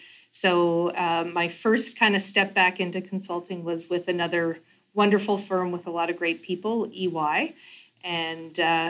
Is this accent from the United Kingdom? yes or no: no; Saint John, New Brunswick, Canada; Well, I live in New Brunswick now, and I grew up in New Brunswick, right in St. John.